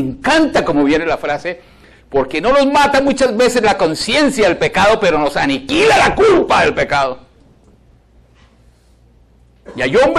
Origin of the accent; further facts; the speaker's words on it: Colombia; En la época en mi país, Colombia, cuando las guerrillas golpeaban fuertemente las FARC